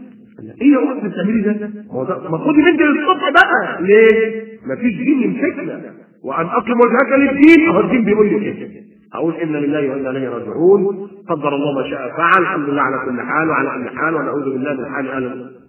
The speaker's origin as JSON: {"language": "Arabic", "town": "Alexandria", "region": "Alexandria Governorate", "country": "Egypt", "said": "حاجة كانت عندنا في اسكندرية"}